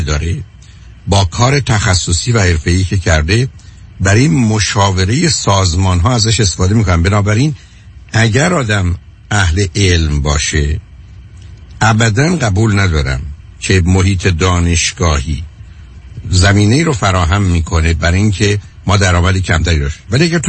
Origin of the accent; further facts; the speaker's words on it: Iran; مثل ماهایی که از ایران آمدیم